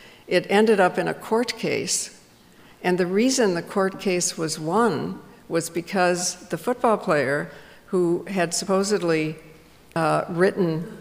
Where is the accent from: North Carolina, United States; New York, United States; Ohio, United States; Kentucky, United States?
New York, United States; New York City; I mean, I as a New Yorker, I am so apologetic for Donald Trump.